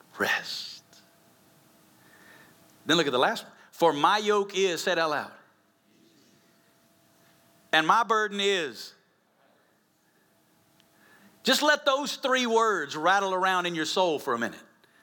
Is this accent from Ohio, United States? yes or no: no; Alabama, United States; now in Las Vegas, United States; I'm originally not from Las Vegas. I'm originally from Alabama. You can tell by my accent, Las Vegas is not my home, but it's been my home now for 22 years